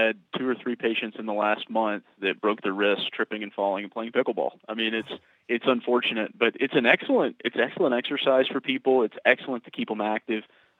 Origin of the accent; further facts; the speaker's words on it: Kentucky, United States; So I grew up in Western Kentucky. So I'm a transplant. We moved here 3 years ago, sort of in the middle of the pandemic.